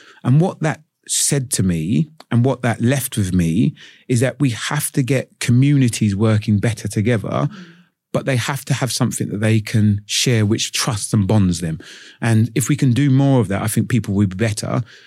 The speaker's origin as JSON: {"language": "English", "region": "London", "country": "United Kingdom", "tie": "born or raised there", "said": "growing up in East London, you were very aware of where you fitted in."}